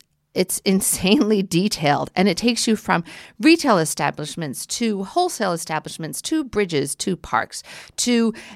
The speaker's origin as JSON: {"language": "English", "town": "New York City", "region": "New York", "country": "United States", "lives_now": "New Jersey, United States", "said": "yes, I do live in New Jersey, but I'm a New Yorker. I'm here basically every day."}